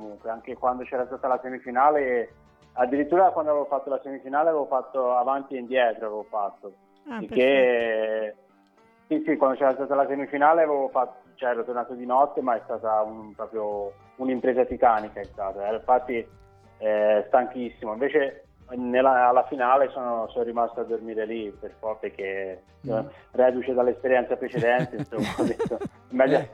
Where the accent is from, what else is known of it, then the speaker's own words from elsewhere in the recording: Livorno, Tuscany, Italy; Sono toscano di Livorno